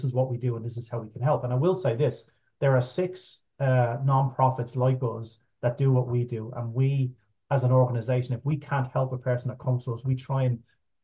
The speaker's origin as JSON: {"language": "English", "country": "Ireland", "moved": "yes", "said": "obviously I'm from Ireland and my parents, all my family's still over there."}